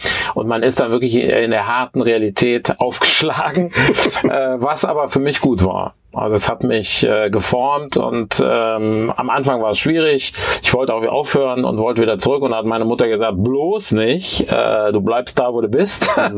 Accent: Bergneustadt, North Rhine-Westphalia, Germany; ich bin also ganz korrekt in Bergneustadt geboren. Okay. Das ist aber Kreis Gummersbach. Okay. Genau, und habe auch in Bergneustadt Abitur gemacht

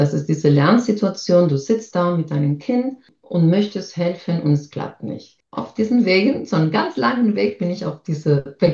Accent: Spain; ich habe Spanischunterricht gegeben, ich bin ja Spanierin

